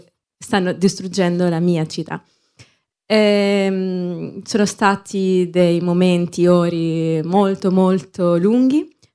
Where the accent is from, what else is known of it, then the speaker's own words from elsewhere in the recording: Gaza, Gaza Strip, Palestine; Italian is a second language; moved away as an adult; now in Italy; sono studentessa di medicina, nata e cresciuta a Gaza, e sono arrivata in Italia in ottobre 2023 per frequentare un tirocinio a Pescara